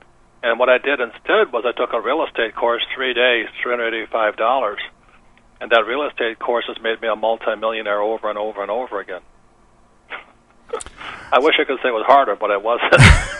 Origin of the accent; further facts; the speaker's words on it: Hilo, Hawaii, United States; I grew up in Hilo, Hawaii, and we would just play Monopoly.